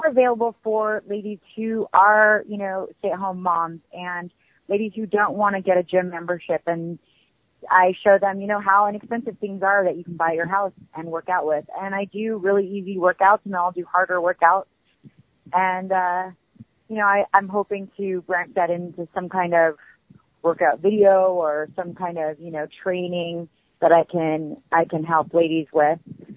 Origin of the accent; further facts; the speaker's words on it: Denver, Colorado, United States; also born or lived in Las Vegas; I grew up in Denver, and I moved straight right after high school to Las Vegas, and I lived there for 17 years